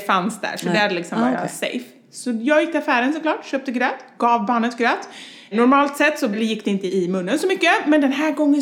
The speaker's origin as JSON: {"language": "Swedish", "country": "Chile", "tie": "born or raised there", "lives_now": "Sweden", "said": "mina föräldrar är svenskar och vi heter … och är blonda, men vi är födda och uppvuxna i Chile."}